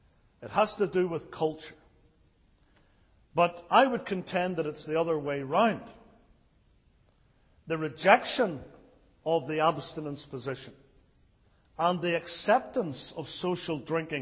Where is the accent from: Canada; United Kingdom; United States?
United Kingdom; But for me, growing up in the United Kingdom, cider is not like that.